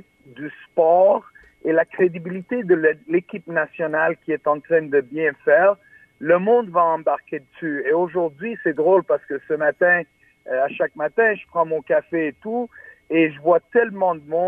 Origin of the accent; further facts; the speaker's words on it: Canada; Je suis canadien.